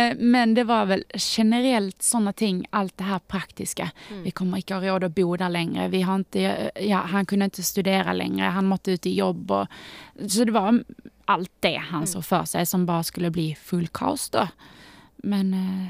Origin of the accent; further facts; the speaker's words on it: Sweden; ja, jag är svensk så bestämde mig för att dra till familjen och hälsa på dem